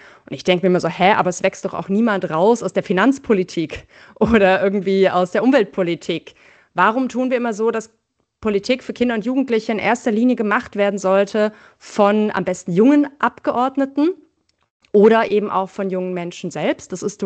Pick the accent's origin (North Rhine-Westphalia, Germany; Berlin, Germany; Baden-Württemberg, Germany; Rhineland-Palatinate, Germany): Baden-Württemberg, Germany; ich komme aus einem kleinen Ort im Schwarzwald